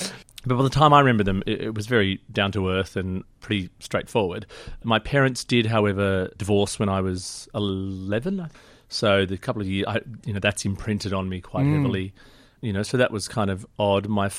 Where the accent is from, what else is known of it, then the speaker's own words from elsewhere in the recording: Sydney, New South Wales, Australia; also born or lived in United Kingdom; So I was born in Sydney and then dragged away to the UK until I was five, really.